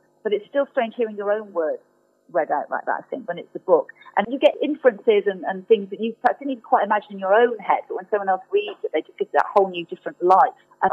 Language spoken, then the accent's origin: English; Nottingham, East Midlands, United Kingdom; Nottinghamshire, which is pretty appropriate. And I lived in Nottingham for such a long time. It's kind of my hometown.